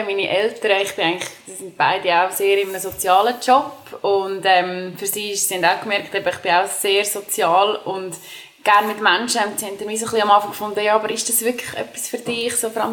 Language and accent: German; Dallenwil, Nidwalden, Switzerland; Ich bin ursprünglich aus Nidwalden. Das ist, ich bin in Dallewil geboren. Es ist ein kleines Dörfchen in Nidwalden. Ich bin mit 3 Schwestern aufgewachsen.